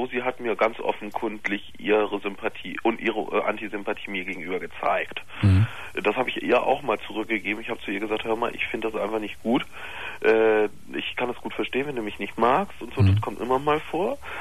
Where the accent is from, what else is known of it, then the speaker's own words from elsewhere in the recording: Bremen, Germany; Ich komme aus Bremen.